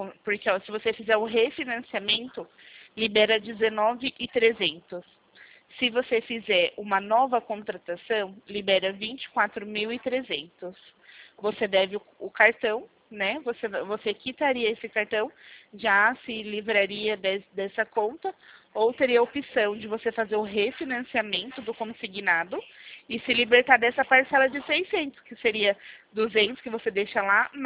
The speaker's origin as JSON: {"language": "Portuguese", "town": "Jundiaí", "region": "São Paulo", "country": "Brazil", "said": "Eu sou aqui de Jundiaí, pertinho de você."}